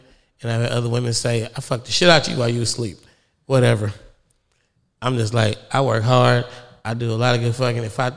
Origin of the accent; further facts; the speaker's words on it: California, United States; I'm from the Bay.